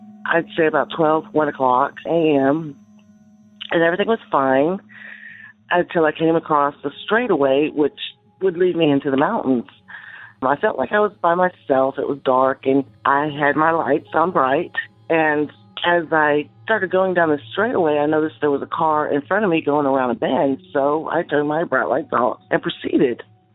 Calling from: Arkansas, United States; I'm calling from Central Arkansas.

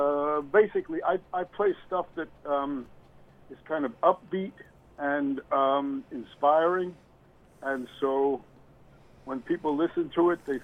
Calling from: New York City, New York, United States; I'm calling from right across the river.

